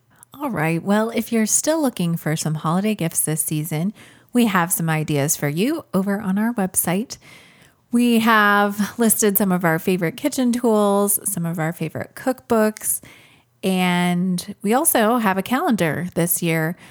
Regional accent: Minneapolis, Minnesota, United States; I grew up in Minneapolis going to what at the time was Dayton's Christmas show

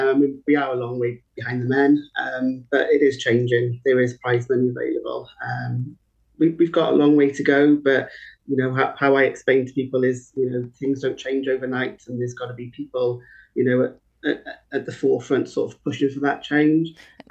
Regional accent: Abergavenny, Wales, United Kingdom; And we're both from Abergavenny as well. So I was born in Abergavenny

